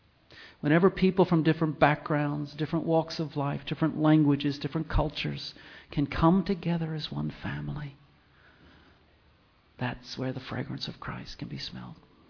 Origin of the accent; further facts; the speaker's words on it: United States; Growing up in America, and particularly watching, thankfully from afar, from Africa, the moral majority take power in America.